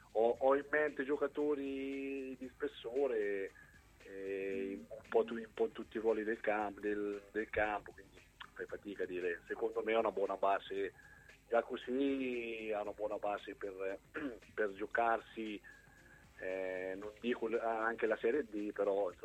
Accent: Pergola, Marche, Italy; io sono di Pergola, quindi ci ho giocato, però non sono proprio della zona vicinissima, cioè sono vicino ma non proprio della zona in sé per sé

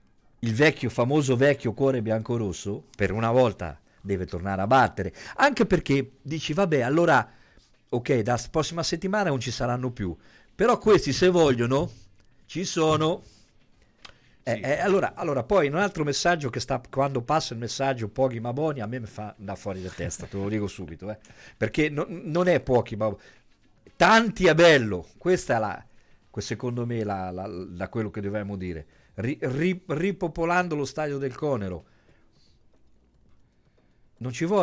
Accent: Ancona, Marche, Italy; da anconetano, mi sento un po' scoglionato dalla risposta della mia città.

